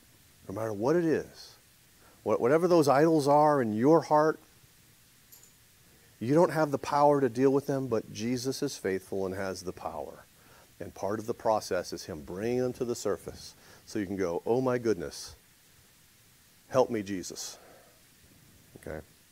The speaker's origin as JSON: {"language": "English", "region": "New England", "country": "United States", "tie": "born or raised there", "said": "I grew up in New England. We had a garden."}